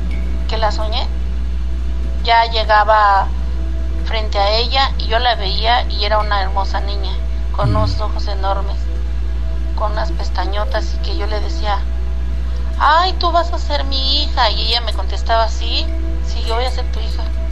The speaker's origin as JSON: {"language": "Spanish", "region": "Oaxaca", "country": "Mexico", "said": "yo soñaba que caminaba por un río que está allá en Oaxaca, porque nosotros pues somos de allá de Oaxaca."}